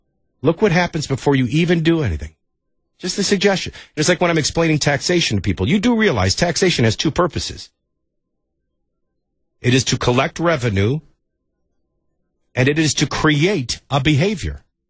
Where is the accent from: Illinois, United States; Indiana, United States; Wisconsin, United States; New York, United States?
Illinois, United States; Arlington Heights; Growing up in Arlington Heights, Illinois, and my dad banging on the door.